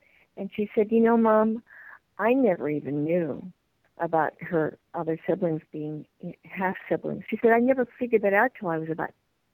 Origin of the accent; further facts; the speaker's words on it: Barrington, Illinois, United States; Mark's from Decorah, Iowa, and I'm from Barrington, Illinois.